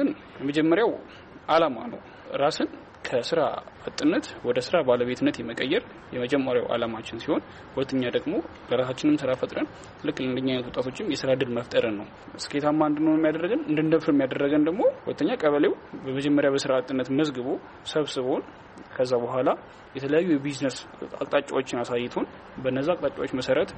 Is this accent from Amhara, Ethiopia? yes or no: no; Dire Dawa, Ethiopia; እኔ ተወልጄ ያደግኩት እዚሁ በድሬዳዋ ከተማ ሲሆን ያው ትምህርቴንም ከአንደኛ ደረጃ እስከ 2ኛ ደረጃ ድረስ በድሬዳዋ ከተማ ነው ያጠናቀቅኩትኝ።